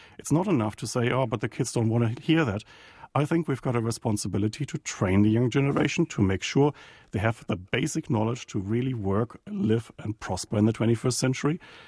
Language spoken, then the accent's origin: English; Germany; now in New Zealand; perhaps my cultural background. I come from Germany. We love talking politics.